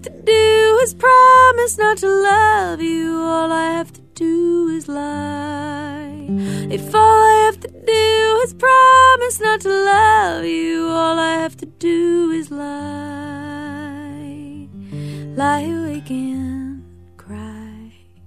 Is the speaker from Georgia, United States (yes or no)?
yes; Atlanta, Georgia, United States; also born or lived in Boston; now in Austin, United States; Well, I live in Austin, Texas now. I grew up in Atlanta, and I went to college up in Boston.